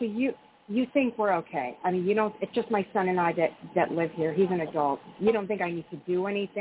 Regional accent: Florida, United States; I am from Florida

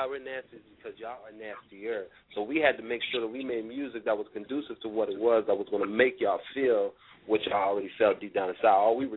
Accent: Pittsburgh, Pennsylvania, United States; Because I'm from Pittsburgh, so I'm from up north. I'm an up north boy, so it was something new for me

